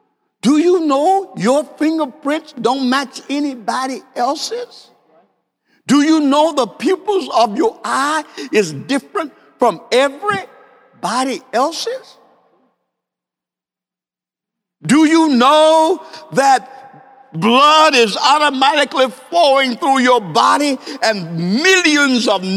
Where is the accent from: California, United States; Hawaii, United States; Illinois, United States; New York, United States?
California, United States; Los Angeles; I was raised up in South Central Los Angeles, and I was in a gang.